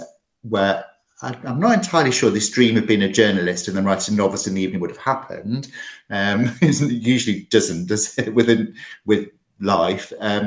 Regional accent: England, United Kingdom; now in London, United Kingdom; I came from the Midlands

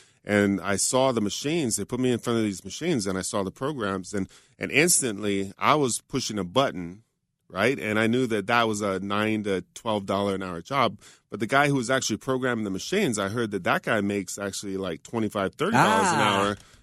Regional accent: Hawaii, United States; now in Sunnyvale, United States; I was from Hawaii. I knew pineapples. I didn't know anything about it.

